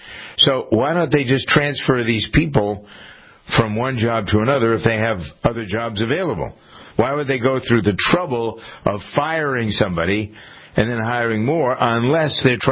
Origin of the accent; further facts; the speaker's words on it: Framingham, Massachusetts, United States; And they just bought the largest building in Massachusetts, which happens to be in my hometown of Framingham, the old General Motors plant.